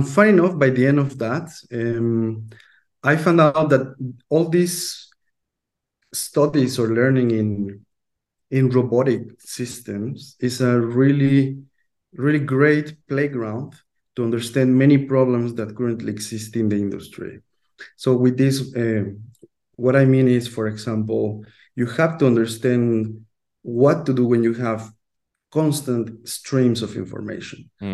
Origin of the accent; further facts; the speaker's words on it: Mexico; moved away as an adult; now in Netherlands; I moved from Mexico to the Netherlands and started studying very concretely AI.